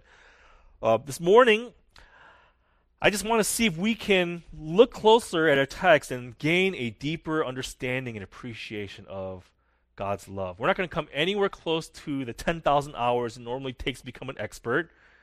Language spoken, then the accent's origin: English; United States; So I'm American. But that statement by itself is also incomplete because the fact is, I'm actually both. I'm Korean and American.